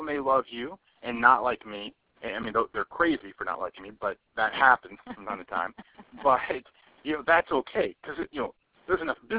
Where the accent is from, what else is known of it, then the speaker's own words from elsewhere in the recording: the South, United States; I'm from the South. I hope you appreciate it.